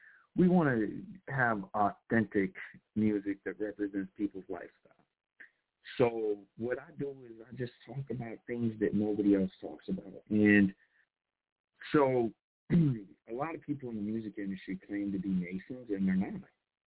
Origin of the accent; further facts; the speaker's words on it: Wichita, Kansas, United States; We shot that right here in Wichita, Kansas. You know, that Wichita, Kansas is my hometown. I've been here for over 20 years.